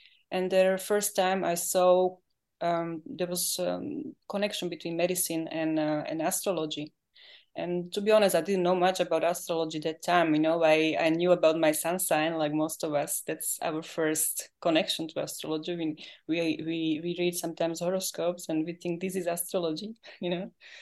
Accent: Slovakia; English is a second language; I'm from Slovakia. So my English may be not so perfect.

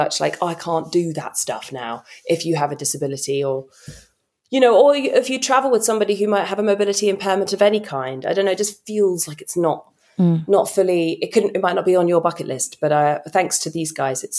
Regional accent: United Kingdom; oh God, I'm too British for this place. I need some sarcasm and dry humor.

